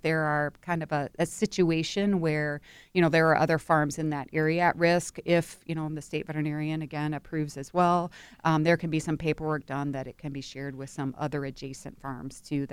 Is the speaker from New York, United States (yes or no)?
no; Ohio, United States; No, I'm from Northwest Ohio, but I live in Central Ohio.